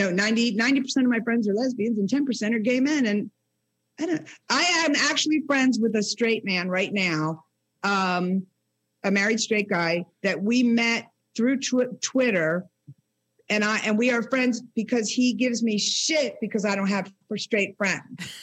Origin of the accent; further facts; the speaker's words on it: Pennsylvania, United States; I'm from Pennsylvania. We don't talk about that.